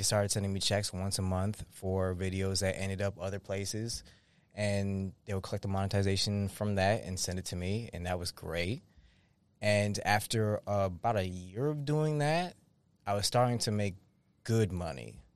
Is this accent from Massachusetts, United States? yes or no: yes; Massachusetts, United States; I'm from Massachusetts. I started making vines in Massachusetts in 2013.